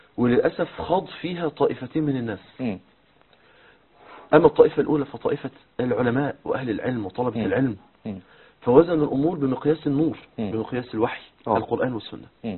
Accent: Egypt; الشباب الآن اللي ماشي في الشارع بالموتوسيكلات عندنا في مصر

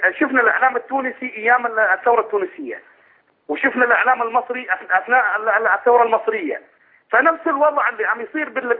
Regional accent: Deir ez-Zor, Deir ez-Zor Governorate, Syria; من سوريا، من دير الزور.

